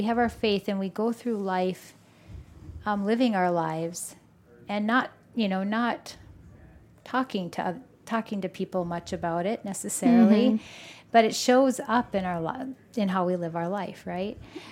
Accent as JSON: {"language": "English", "country": "Canada", "said": "we are from Canada."}